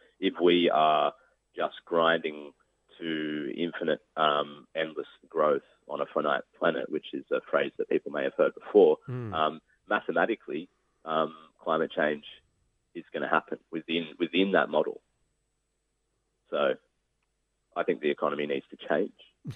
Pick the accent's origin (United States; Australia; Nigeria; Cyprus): Australia; Newcastle, New South Wales; I'm from Newcastle. I live in the biggest coal port in the world.